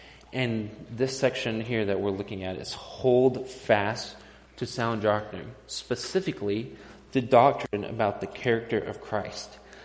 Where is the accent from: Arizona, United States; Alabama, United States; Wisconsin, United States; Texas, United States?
Texas, United States; now in Montana, United States; most of you will remember that I'm not originally from Montana. I'm from Texas.